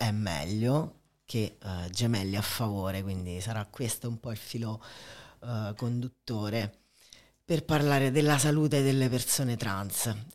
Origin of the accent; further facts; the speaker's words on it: Rome, Lazio, Italy; siamo di Roma